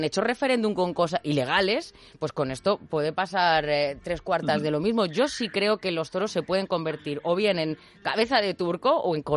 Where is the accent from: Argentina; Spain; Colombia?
Spain; como española y currita de a pie